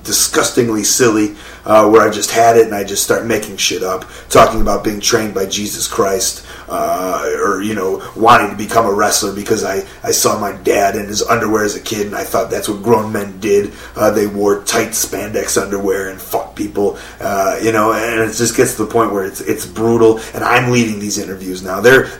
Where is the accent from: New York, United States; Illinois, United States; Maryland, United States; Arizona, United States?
Illinois, United States; Chicago; I grew up in Chicago listening to The Loop, which is all Johnny Brandmeier, Kevin Matthews, Howard Stern